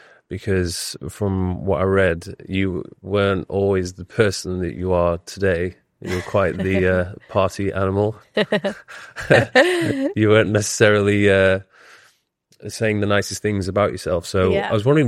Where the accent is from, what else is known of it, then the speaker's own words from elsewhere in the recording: Leeds, Yorkshire and the Humber, United Kingdom; I grew up in Leeds